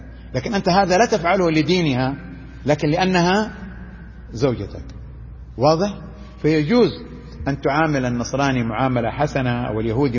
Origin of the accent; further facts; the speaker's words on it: Saudi Arabia; هذه الجماعة سيطرت على التعليم عندنا في السعودية 60 سنة، يعني تربينا عليها صح؟